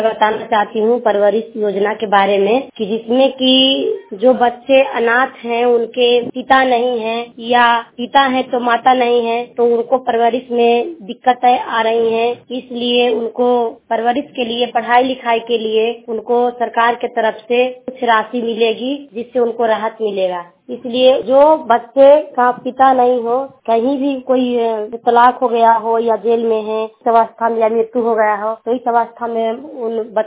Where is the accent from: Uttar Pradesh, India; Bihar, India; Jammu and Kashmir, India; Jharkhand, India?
Bihar, India; Chero; मैं हरनौत ब्लॉक चेड़ो गांव के रहने वाली हूँ, जिला नालंदा।